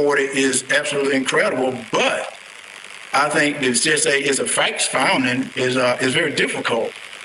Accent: Deep South, United States; You know, I'm from the Deep South. I know about racism.

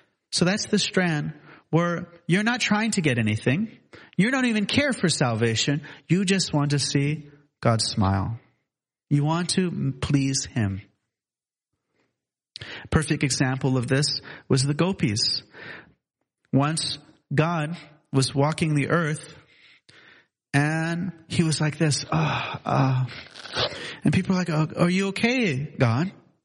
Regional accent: United States; I grew up in America.

